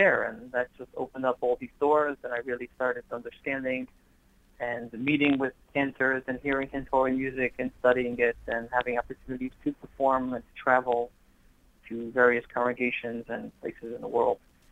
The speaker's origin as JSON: {"language": "English", "town": "Jerusalem", "region": "Jerusalem District", "country": "Israel", "tie": "born or raised there", "said": "I was born in Yerushalayim, in Israel. People always ask me, how do I speak English so well?"}